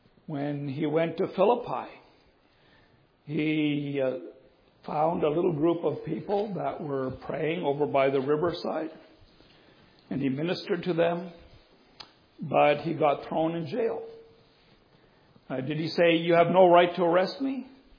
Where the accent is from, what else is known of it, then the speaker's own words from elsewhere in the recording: Canada; We have to live in our land as Christians, also as Canadians.